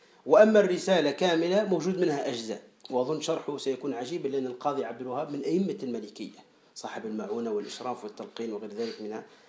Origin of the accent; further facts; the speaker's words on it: Kebili Governorate, Tunisia; معتمدية هي تقريبا في ولاية قبلي عندنا في تونس